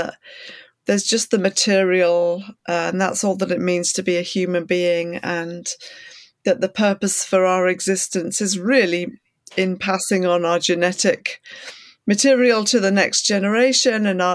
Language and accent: English; North East England, United Kingdom; I grew up in the northeast of England, which is about 250 miles north of Oxford on the east coast, not too far from the Scottish border.